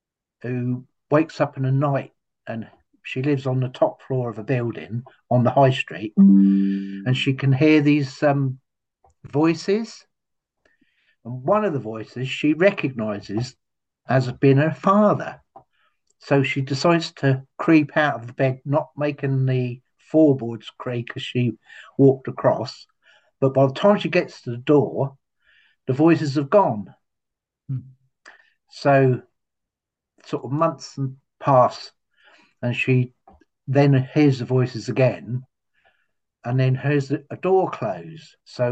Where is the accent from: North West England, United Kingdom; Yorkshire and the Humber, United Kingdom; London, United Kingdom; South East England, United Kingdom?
South East England, United Kingdom; Lymington; Well, I was born in Lymington, and my father was the local policeman.